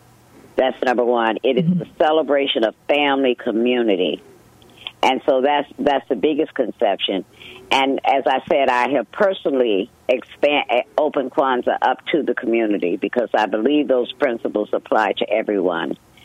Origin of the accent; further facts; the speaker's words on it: the South, United States; But I grew up in the South, so I am an exceptional cook.